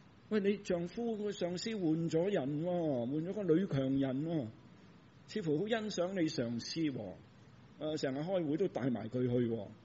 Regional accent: China; 尤其是我們中國人，你是我們家族，你是姓陳的，陳氏公所，陳氏公所會幫你

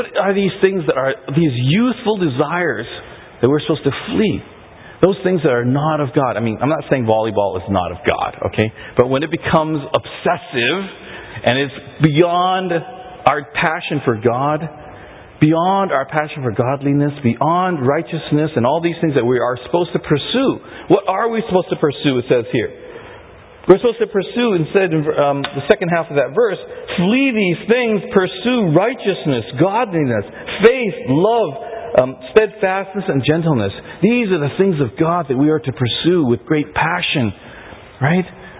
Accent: Canada; I was from Canada, Chinatown, Canada.

